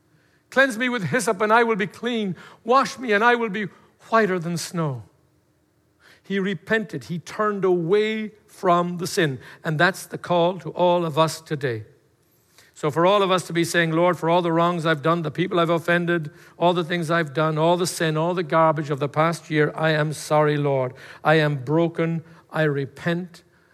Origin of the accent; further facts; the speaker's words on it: Ireland; I do too. I'm Irish.